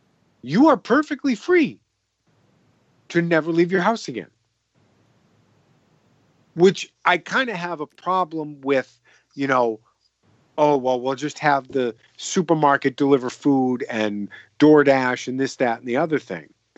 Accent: Massachusetts, United States; I'm from Massachusetts. Massachusetts is one of the areas that's pretty hard hit.

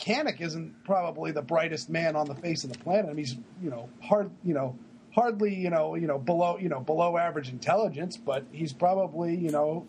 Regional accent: Maine, United States; there's up in my hometown up in Maine.

